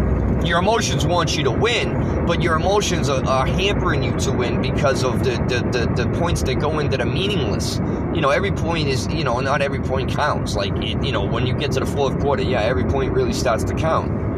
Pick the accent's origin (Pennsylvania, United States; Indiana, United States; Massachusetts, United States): Massachusetts, United States; Boston; I haven't been checking out Boston like that. It's my hometown team.